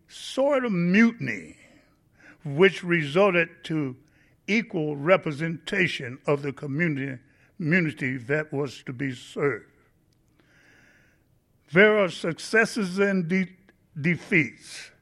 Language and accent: English; Eugene, Oregon, United States; As an African American growing up in Eugene, it was not difficult for me to identify with the struggle and aspiration of the 98.8% poor white population in Lane County.